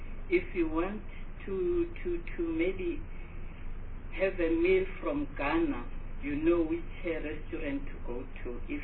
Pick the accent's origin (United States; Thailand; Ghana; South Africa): South Africa; Gauteng; I'm from Gauteng